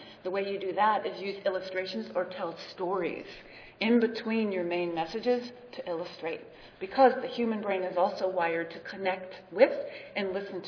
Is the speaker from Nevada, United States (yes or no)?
no; Oakland, California, United States; It is the one-year anniversary of Occupy Oakland. I'm from Oakland.